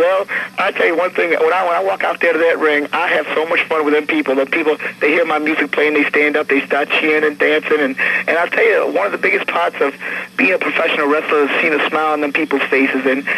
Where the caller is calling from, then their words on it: Kansas City, Missouri, United States; Hey, we're in Kansas City.